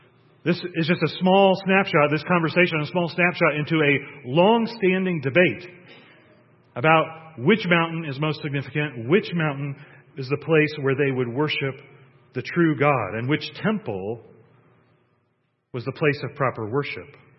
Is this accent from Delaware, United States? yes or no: no; Akron, Ohio, United States; I was born in Akron, Ohio. I'll let you guess the year. That's not important. I'm just a kid from Akron.